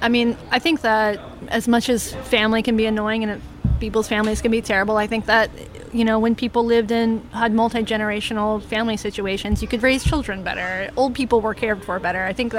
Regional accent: the South, United States; And from my experience, I'm from the South.

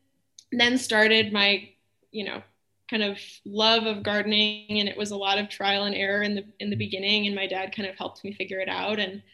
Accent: Wisconsin, United States; So I am from Southern Wisconsin. I grew up in a really small town. My dad is a veterinarian, and then both of my uncles who live in Wisconsin are also veterinarians.

